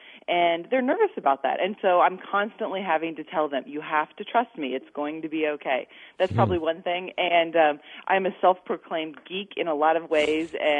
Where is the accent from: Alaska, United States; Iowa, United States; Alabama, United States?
Iowa, United States; Winterset; I'm really fortunate to be truly a product of the Iowa school system. I wasn't born in Winterset, but I was raised in Winterset and went to school there.